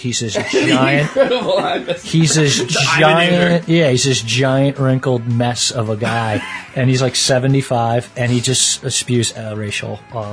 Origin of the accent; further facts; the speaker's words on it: Belmar, New Jersey, United States; I'm from Belmar, New Jersey, and he was from Neptune, New Jersey, and we have very little star power.